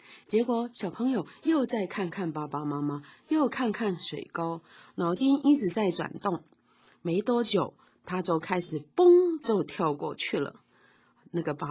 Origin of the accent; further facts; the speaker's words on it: China; 因为我们中国人实在真的很爱自己的孩子